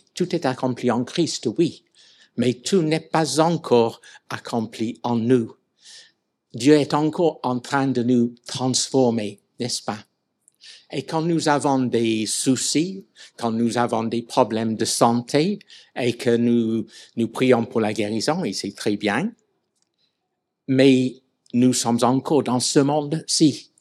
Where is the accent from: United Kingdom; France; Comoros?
United Kingdom; England; French is a second language; de ma double nationalité. Je reste anglais, et il y a des traits évidents de mes origines. Donc, mon accent